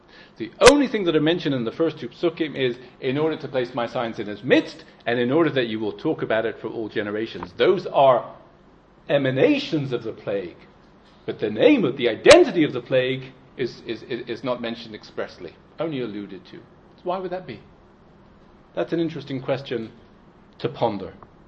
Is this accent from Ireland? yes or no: yes; Ireland; I mean, I'm Irish